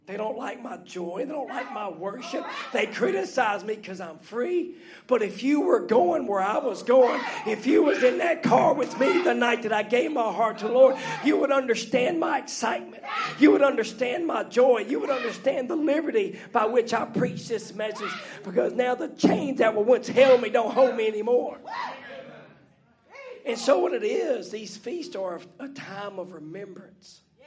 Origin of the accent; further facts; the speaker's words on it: the South, United States; You know, I'm from the South. Now, I know y'all are Southern, but we're South.